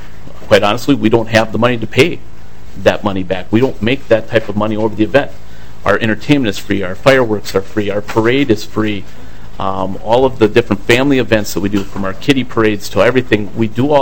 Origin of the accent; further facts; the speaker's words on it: Delano, United States; It's our hometown. I grew up in Delano.